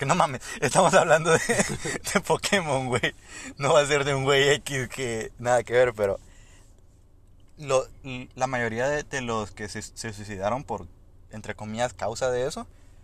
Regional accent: El Salvador; este pendejo es mexicano y yo soy de El Salvador.

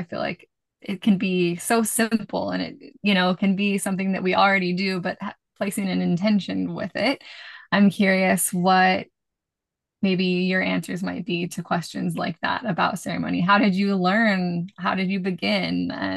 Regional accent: Washington, United States; I'm from Washington State, and a woman that I did El Camino de Santiago with, she lives in Langley

